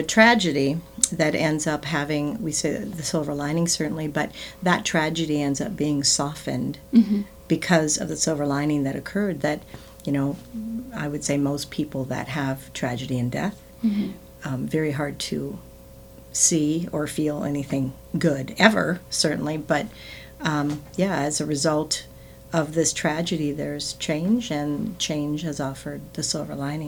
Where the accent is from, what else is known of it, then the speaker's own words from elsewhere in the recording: North Dakota, United States; moved away as an adult; now in Minneapolis, United States; I was 19 when I moved from North Dakota to Minneapolis.